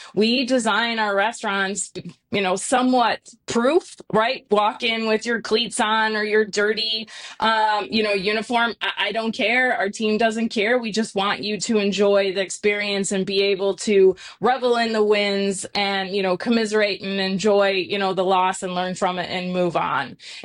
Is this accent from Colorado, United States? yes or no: no; Chicago, Illinois, United States; I'm originally from Chicago, so traveled throughout Chicago and Wisconsin